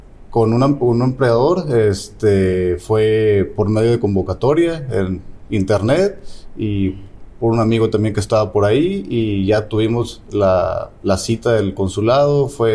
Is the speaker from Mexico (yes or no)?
yes; Mexico; como siendo un mexicano que aquí también anduve buscando un préstamo